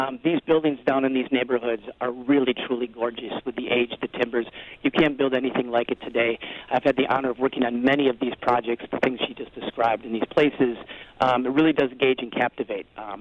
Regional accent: Viroqua, Wisconsin, United States; born there; I was born in Viroqua.

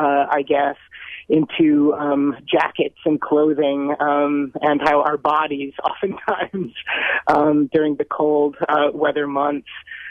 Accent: Chicago, Illinois, United States; Having grown up in the Midwest, I am born and raised in Chicago

